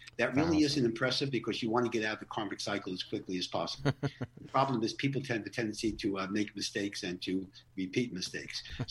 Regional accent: New York City, New York, United States; I'm from New York. I have a different attitude. Okay. New York City specifically.

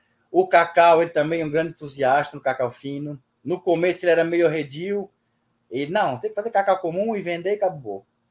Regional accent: Ascurra, Santa Catarina, Brazil; É a cidade onde meu sogro nasceu, onde eu me criei. Então, meu sogro veio aqui em 81 e batizou Sítio Ascurra, em homenagem à cidade.

